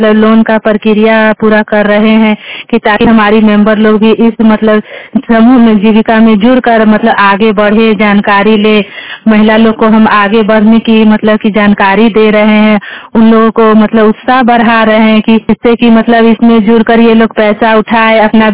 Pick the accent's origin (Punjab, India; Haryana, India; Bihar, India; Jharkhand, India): Bihar, India; Sherpur; मैं शेरपुर पंचायत की रहने वाली हूँ, ब्लॉक मुसहरी क्षेत्र है